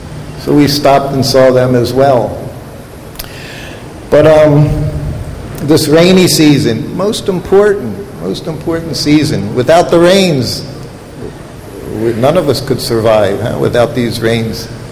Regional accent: United States; To me, growing up in America, you knew every car.

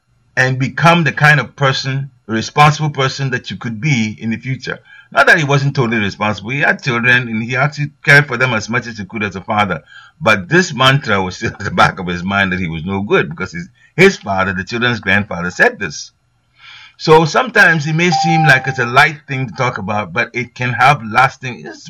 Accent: United States; of course we're from the United States and we went to, that time we're in Malaysia.

